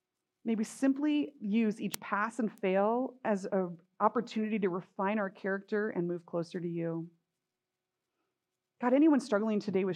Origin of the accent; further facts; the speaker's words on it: California, United States; We're from California. We love guacamole.